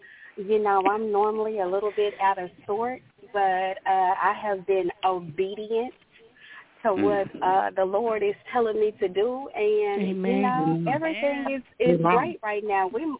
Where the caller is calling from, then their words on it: Mississippi, United States; I'm calling from Mississippi.